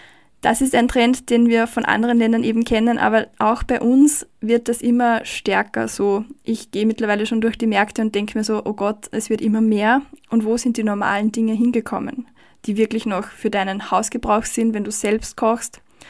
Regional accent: Austria; Bei uns in Österreich ist

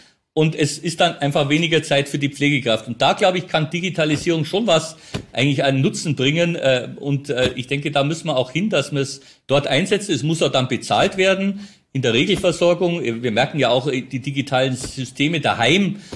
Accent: Bavaria, Germany

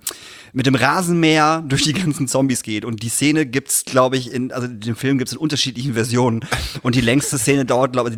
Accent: Emden, Lower Saxony, Germany; also ich rede jetzt nur von da, wo ich herkomme, Turbo-Jugend Emden

